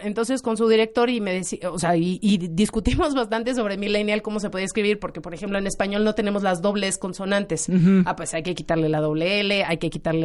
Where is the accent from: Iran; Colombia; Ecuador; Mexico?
Mexico; no es porque yo sea mexicana, obviamente me da mucho orgullo ser mexicana, pero las personas que somos de México somos el grupo de hispanohablantes más grande que hay